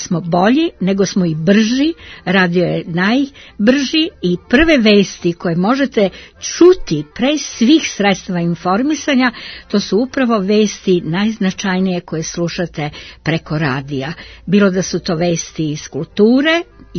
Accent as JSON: {"language": "Serbian", "region": "Belgrade", "country": "Serbia", "tie": "born or raised there", "said": "rođena sam u Beogradu na Dorćolu, rasla sam 50. godina"}